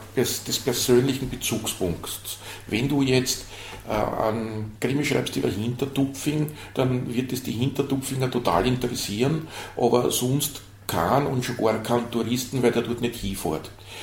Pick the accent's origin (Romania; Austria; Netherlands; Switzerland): Austria; Ibergassing, Lower Austria; meine Heimatgemeinde in Ibergassing in Niederösterreich